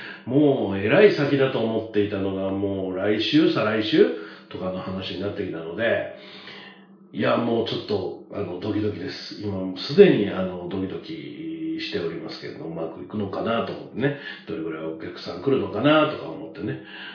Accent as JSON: {"language": "Japanese", "region": "Kyoto", "country": "Japan", "tie": "born or raised there", "said": "しかも地元京都に来てくれるのにもかかわらず行けないと。"}